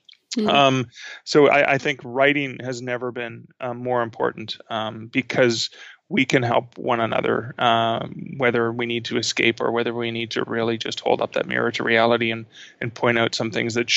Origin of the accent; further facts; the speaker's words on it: Canada; not .com, because I'm Canadian.